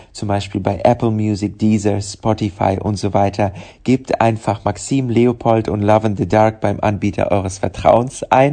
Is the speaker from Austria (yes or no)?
no; Ukraine; also born or lived in Russia; now in Germany; gerade aufgrund meiner osteuropäischen Herkunft, ich bin in Russland geboren, ich bin in der Ukraine aufgewachsen